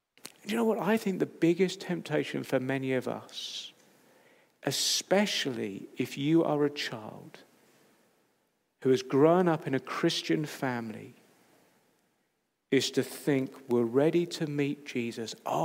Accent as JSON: {"language": "English", "town": "Rochford", "region": "East of England", "country": "United Kingdom", "tie": "born there", "said": "It says where I was born in Rochford many years ago now."}